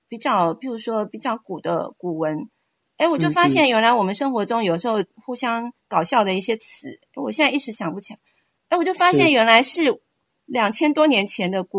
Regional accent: Taiwan; now in United States; 我在台湾长大，然后我后来来到美国后，

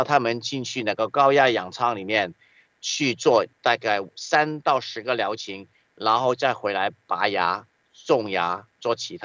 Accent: China; 其实现在很多特别是我们中国人很多在这里的年纪大的人

